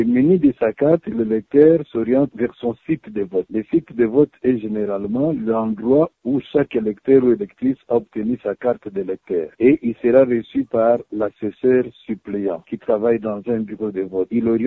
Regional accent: DR Congo; Et comme nous sommes chez nous au Congo, les gens préfèrent agir toujours à la dernière minute

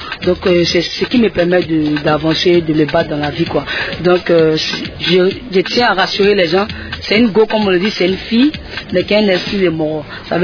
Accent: Côte d’Ivoire; Je ne suis pas française, je ne suis pas américaine. Je suis ivoirienne.

